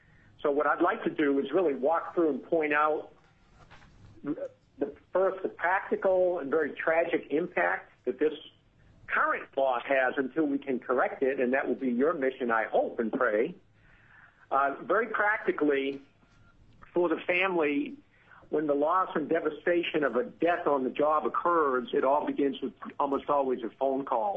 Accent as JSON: {"language": "English", "town": "Eagle River", "region": "Alaska", "country": "United States", "said": "from Eagle River, and I'm general counsel with the Alaska District Council of Laborers."}